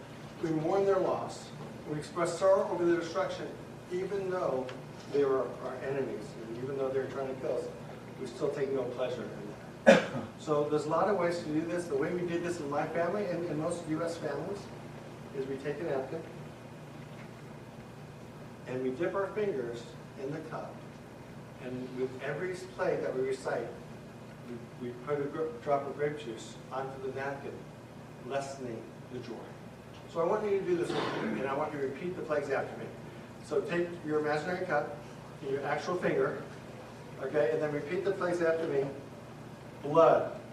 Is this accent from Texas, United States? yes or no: no; Long Island, New York, United States; So I grew up in Long Island, New York, in a conservative Jewish home.